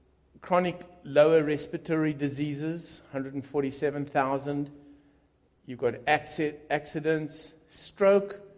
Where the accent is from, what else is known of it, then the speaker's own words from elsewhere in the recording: Jacksonville, Florida, United States; Now, I come from Jacksonville.